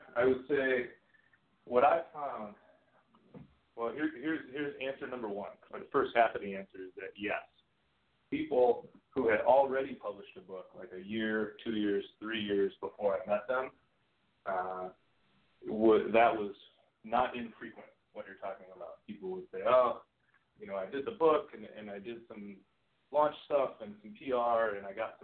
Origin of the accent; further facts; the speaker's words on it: Wisconsin, United States; also born or lived in Colorado / California; now in Austin, United States; I grew up in Wisconsin, just outside of Milwaukee, and I lived in Colorado and California for many years in between, and I just got to Austin, Texas about 3 years ago